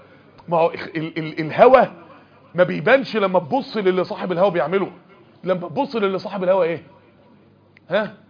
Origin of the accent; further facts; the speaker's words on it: Egypt; عشان كده عندنا في مصر للأسف يقول لك من اشهر الامراض اللي بتيجي بسبب الرجيم هو ايه؟